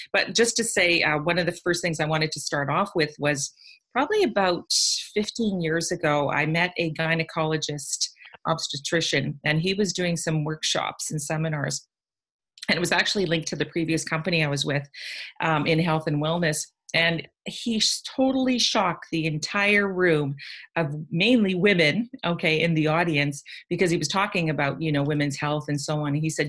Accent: Ottawa, Ontario, Canada; from Ottawa, Ontario, but I'm actually in upstate New York right now visiting my daughter

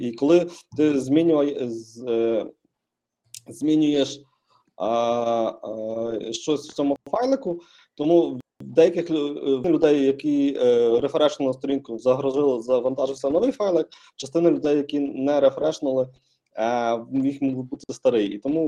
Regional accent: Khodoriv, Lviv Oblast, Ukraine; accent: Lviv; можна сказати, ходорівська, тому що я виріс в Ходорові, невелике місто під Львовом, 60 кілометрів

